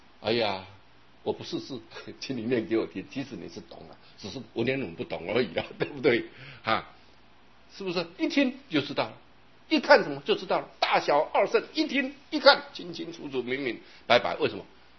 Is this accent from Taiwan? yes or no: yes; Taiwan; 我们台湾人真的很有钱的